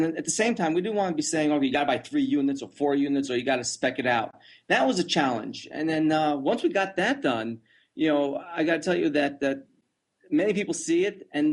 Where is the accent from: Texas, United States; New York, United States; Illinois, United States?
New York, United States; The fondest memories I had is I was from New York, so Sunken Meadow Park. My parents used to go there.